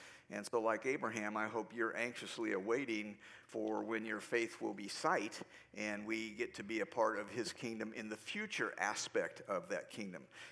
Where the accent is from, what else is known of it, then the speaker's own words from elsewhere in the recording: United States; And I'm thankful that I'm an American and who I am